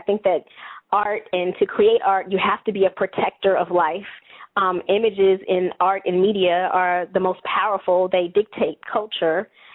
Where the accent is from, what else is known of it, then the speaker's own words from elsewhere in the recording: Chicago, Illinois, United States; I'm born and raised in Chicago.